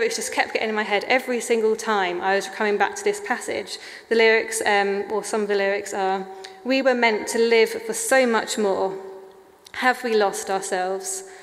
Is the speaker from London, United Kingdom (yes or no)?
yes; Crystal Palace, London, United Kingdom; As I mentioned, I grew up in Crystal Palace and I went to a little Baptist church down in Beckenham.